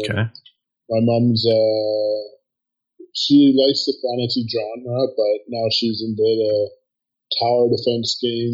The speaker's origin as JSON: {"language": "English", "town": "Surrey", "region": "British Columbia", "country": "Canada", "tie": "born or raised there", "said": "I'm a BC native, grew up in Surrey and moved out to the big city as I got older."}